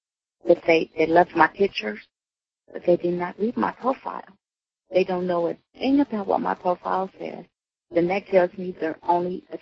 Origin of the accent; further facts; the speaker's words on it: Oklahoma, United States; I'm from Oklahoma. I've never been out of Oklahoma.